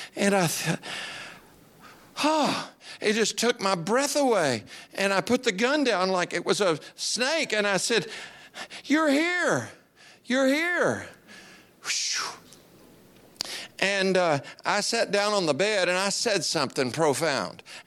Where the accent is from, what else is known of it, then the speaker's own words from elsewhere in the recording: Appalachia, United States; I'm a farm boy. I grew up in Appalachia. I'm poor.